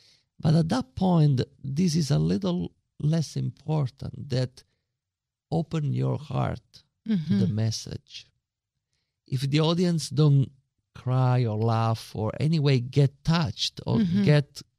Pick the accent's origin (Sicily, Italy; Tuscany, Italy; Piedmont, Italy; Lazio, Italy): Sicily, Italy; English is a second language; So I was from Sicily. So from all over, we tried to apply there.